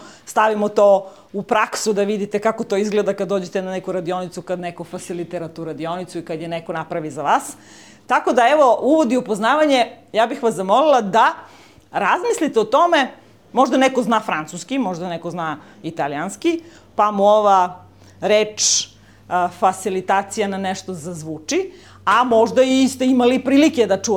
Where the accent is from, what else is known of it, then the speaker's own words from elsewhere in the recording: Niš, Southern and Eastern Serbia, Serbia; Ja dolazim iz Niša, nisam od daleko došla.